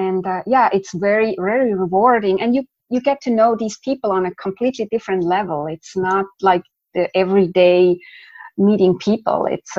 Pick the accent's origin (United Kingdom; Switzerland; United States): Switzerland; English is a second language; So I'm originally from Switzerland. You may hear that with a little bit of an accent.